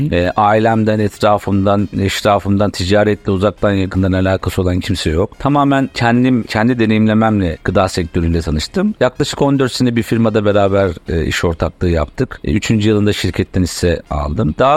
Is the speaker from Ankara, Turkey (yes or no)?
no; Zonguldak, Turkey; Ben Zonguldaklıyım. Ben doğma büyüme Zonguldaklıyım.